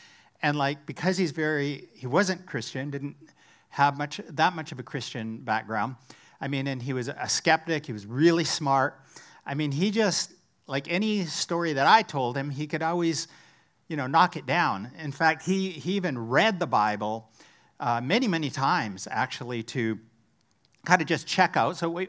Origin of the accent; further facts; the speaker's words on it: British Columbia, Canada; Now, I'm from British Columbia